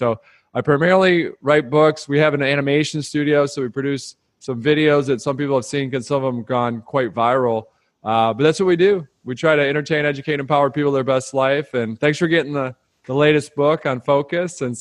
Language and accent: English; Detroit, Michigan, United States; I grew up outside of Detroit, and I got into the automotive business like most folks.